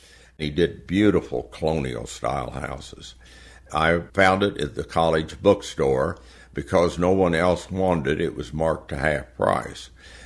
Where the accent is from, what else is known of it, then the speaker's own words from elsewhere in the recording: Ponca City, Oklahoma, United States; And growing up in Ponca City, we never came to Tulsa's shop. We always went to Oklahoma City because it was paved all the way.